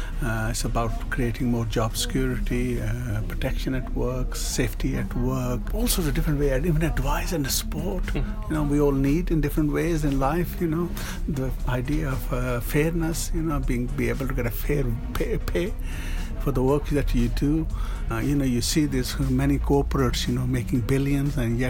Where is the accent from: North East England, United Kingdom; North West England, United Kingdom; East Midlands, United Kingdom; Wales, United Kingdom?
North West England, United Kingdom; Manchester; I'm Mancunian. Everything I have is actually from Greater Manchester. All my life, almost everything.